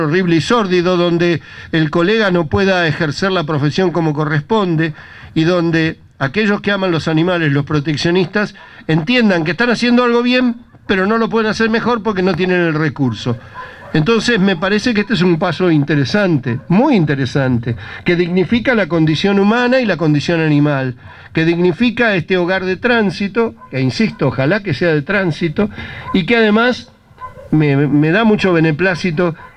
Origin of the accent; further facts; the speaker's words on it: Argentina; el 80% de los argentinos tenemos un animal de compañía